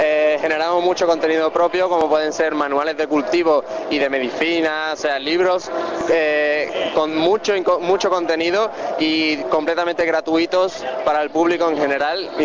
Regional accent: Seville, Andalusia, Spain; De Sevilla.

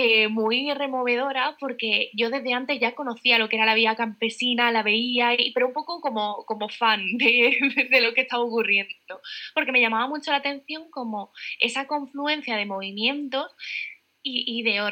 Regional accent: Málaga, Andalusia, Spain; Y es que yo soy de Málaga

